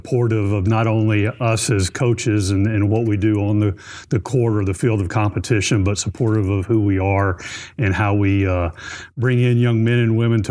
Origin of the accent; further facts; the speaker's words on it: Magnolia, Arkansas, United States; also born or lived in Louisiana; I was born in Arkansas and really kind of bounced back and forth. It's kind of funny. People in Texas think I'm from Arkansas and people from Arkansas think I'm from Texas.